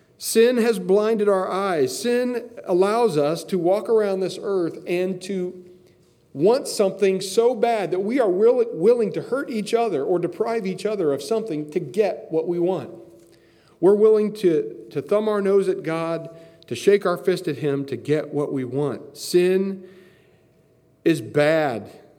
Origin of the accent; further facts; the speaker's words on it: Indiana, United States; which is like the church that I grew up in back in Indiana when I was a kid